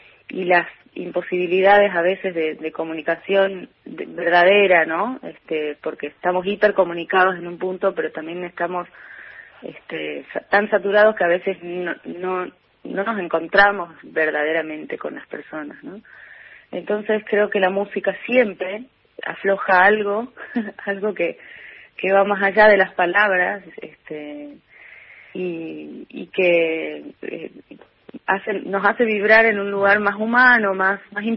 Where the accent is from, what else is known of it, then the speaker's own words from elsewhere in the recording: Salta, Argentina; porque yo vivo en Salta, ahora estoy en Buenos Aires estos días, pero vivo en Salta, soy salteña